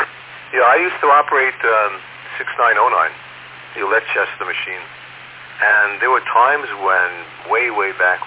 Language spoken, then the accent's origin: English; Bayside, New York, United States; Well, I'm 75, so I grew up in Bayside, but I married and came out of here to Lake Success.